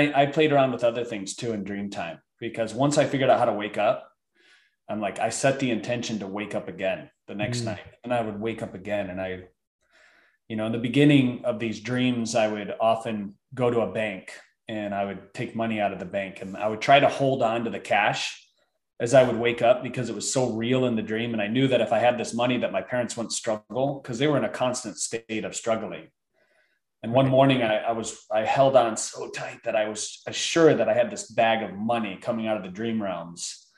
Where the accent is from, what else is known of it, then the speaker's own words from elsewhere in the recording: Michigan, United States; So I would eat a lot of comfort food growing up in Michigan.